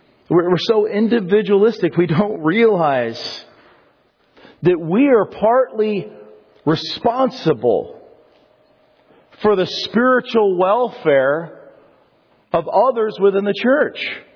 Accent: Colorado, United States; growing up in Colorado, there were a few times when what I would do is I'd drive up to Loveland Pass. It was near my house.

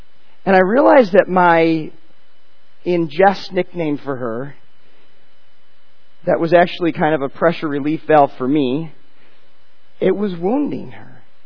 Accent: Buffalo, New York, United States; born and raised in Buffalo, crazy about the Bills.

